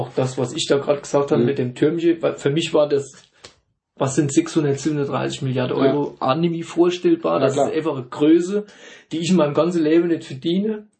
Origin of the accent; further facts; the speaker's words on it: Germany; ich komme aus Deutschland